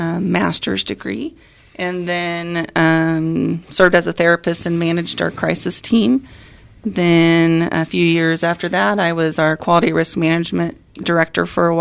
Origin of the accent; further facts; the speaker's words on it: Ottawa, Kansas, United States; Well, I grew up in Ottawa and my parents were both educators.